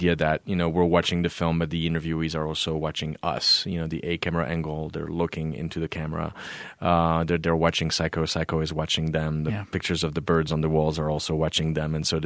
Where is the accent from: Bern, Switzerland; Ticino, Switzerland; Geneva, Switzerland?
Geneva, Switzerland; I was raised in Switzerland in Geneva